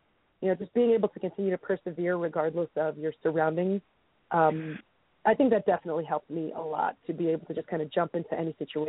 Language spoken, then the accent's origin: English; North Carolina, United States; now in New York, United States; I guess I would claim North Carolina, since that was the I lived there the longest, and then I moved from North Carolina to here. And I've been in New York for almost 10 years